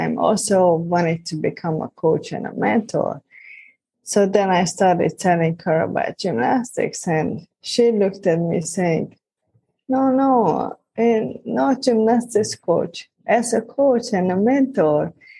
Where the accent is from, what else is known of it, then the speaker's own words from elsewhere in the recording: Hungary; now in London, United Kingdom; I am from Hungary originally, and I trained as a gymnast